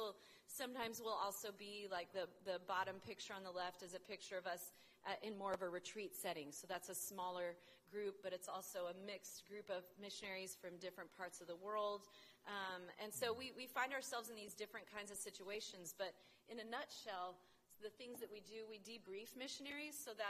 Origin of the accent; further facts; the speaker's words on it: Dallas, Texas, United States; and I grew up in Dallas, so she's surrounded by a lot of my side of the family there.